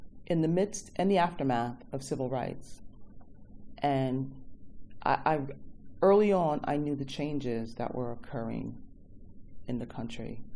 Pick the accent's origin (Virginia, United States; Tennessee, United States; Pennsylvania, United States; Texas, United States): Pennsylvania, United States; Easton; I grew up in an area of Easton called the West Ward, South 6th Street.